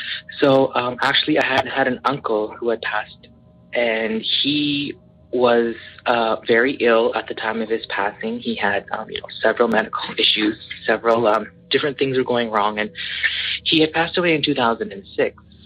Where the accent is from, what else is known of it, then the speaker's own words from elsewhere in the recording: Edmonton, Alberta, Canada; I'm actually from Edmonton, Alberta, Canada.